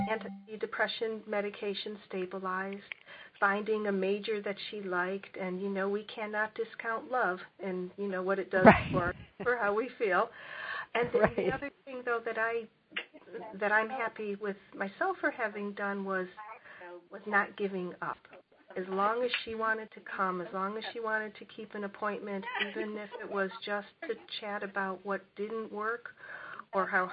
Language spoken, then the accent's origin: English; California, United States; I'm from Southern California, and I work with college students.